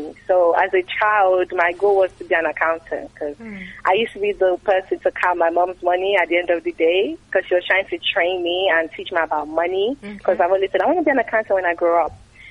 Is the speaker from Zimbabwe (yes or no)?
no; Abeokuta, Ogun, Nigeria; I'm from Abeokuta, Ogun State. I was born in Nigeria.